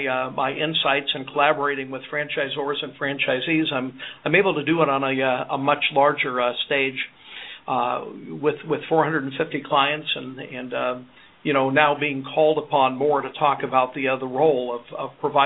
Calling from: Reston, Virginia, United States; Just outside of Washington, D.C. in beautiful Reston, Virginia.

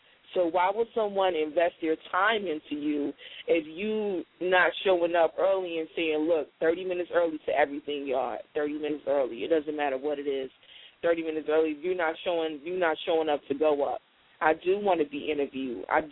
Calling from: Seattle, Washington, United States; I'm calling from Diva Spot Radio. We are located here in Seattle, Washington.

